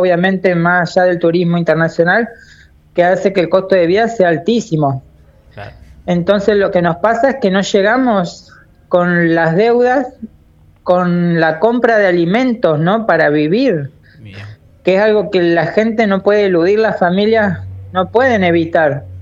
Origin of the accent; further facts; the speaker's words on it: Cinco Saltos, Río Negro, Argentina; secretario adjunto. Yo soy de Cinco Saltos, así que bueno, cerquita ahí de Cipolletti.